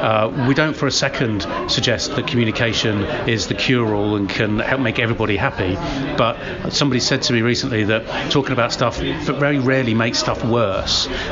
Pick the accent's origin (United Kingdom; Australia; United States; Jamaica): United Kingdom; England; especially as English people or British people, we don't do that.